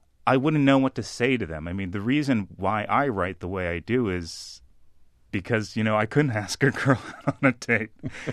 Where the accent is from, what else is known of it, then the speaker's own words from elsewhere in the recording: Boston, Massachusetts, United States; As an example, I was driving into Boston. I'm from Boston with my